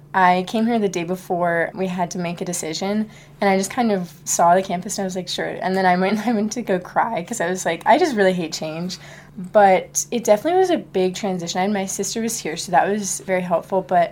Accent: Reston, Virginia, United States; Yeah, so I'm from Northern Virginia, and I went to a really small high school

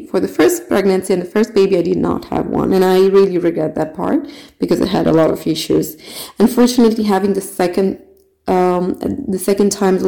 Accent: Pakistan; as you can see from my name, I am originally from Pakistan

